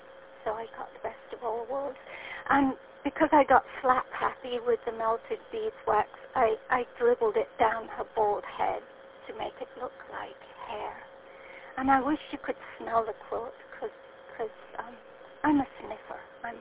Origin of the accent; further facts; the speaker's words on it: Scotland, United Kingdom; I'm obviously not from Kentucky, I'm from the Orkney Islands off the northernmost corner of Scotland. My granny reared me, and she made quilts for market